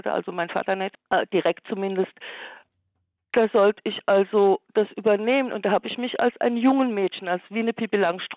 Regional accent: Eberstadt, Hesse, Germany; ich stamme aus Eberstadt, aus einer alten Gerber-Handwerksdynastie.

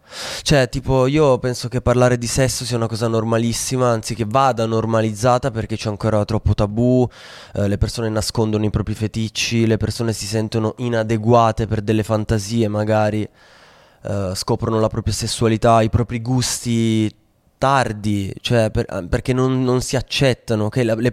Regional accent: Alpignano, Piedmont, Italy; also born or lived in Voghera; Poi, in realtà, io sono cresciuto in provincia di Torino, in un paesino di Alpignano.

